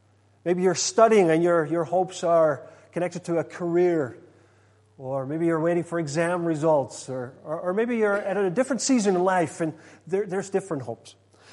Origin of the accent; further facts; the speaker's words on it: Netherlands; I'm from Holland and we don't do gifts at Christmas, but our gift giving is on the December the 5th, which was yesterday.